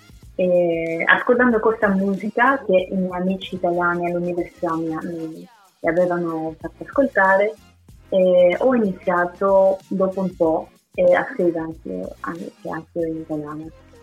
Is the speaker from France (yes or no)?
yes; Paris, Île-de-France, France; also born or lived in Greece; io sono nata a Parigi, però poi sono tornata un po' in Grecia, ma solo per un po', e poi ai 6 anni sono ritornata a Parigi, quindi praticamente sono cresciuta lì.